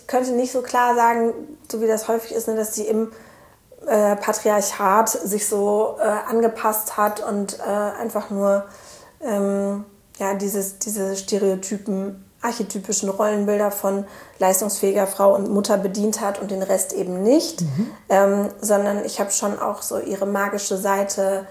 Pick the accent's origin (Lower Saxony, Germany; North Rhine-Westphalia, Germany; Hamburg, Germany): North Rhine-Westphalia, Germany; Cologne